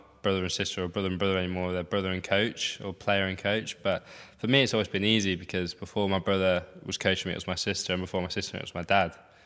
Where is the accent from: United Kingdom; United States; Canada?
United Kingdom; Obviously being British helps because there's a lot of good opportunities that, you know, brands and, you know, cool companies want to be associated with you as well.